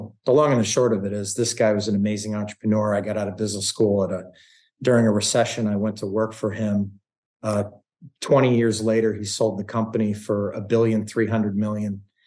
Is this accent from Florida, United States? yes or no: no; Norwalk, Connecticut, United States; grew up in Norwalk, Connecticut, which is about an hour north of New York City.